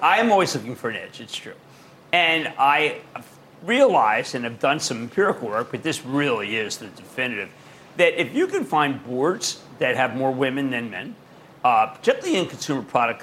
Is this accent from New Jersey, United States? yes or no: yes; New Jersey, United States; Let's go to Kush in my home state of New Jersey.